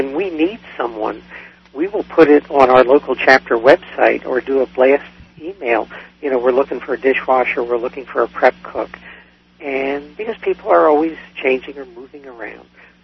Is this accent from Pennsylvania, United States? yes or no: yes; Philadelphia, Pennsylvania, United States; moved away as an adult; now in Arizona, United States; I grew up in Philadelphia, so I'm an Eastern heart. I've been in Arizona since 81